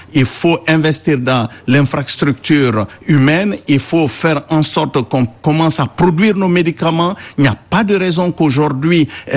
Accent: Cameroon; Moi, je viens du Cameroun

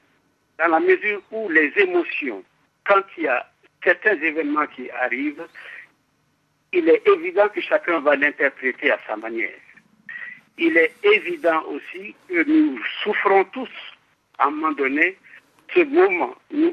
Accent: Mali; Et en tant que Malien, je sais de quoi je parle

